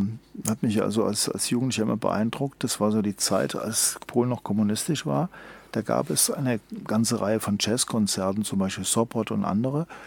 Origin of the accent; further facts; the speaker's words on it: Heidelberg, Baden-Württemberg, Germany; ich komme wie gesagt aus Heidelberg